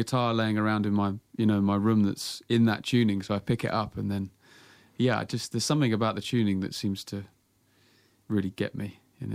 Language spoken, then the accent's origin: English; Bristol, South West England, United Kingdom; No, I'm from Bristol.